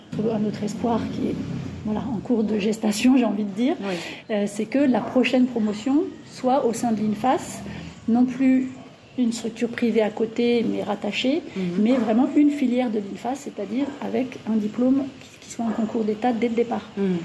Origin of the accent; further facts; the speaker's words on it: France; Je suis française, j'ai fait mes études d'orthophonie à Lille.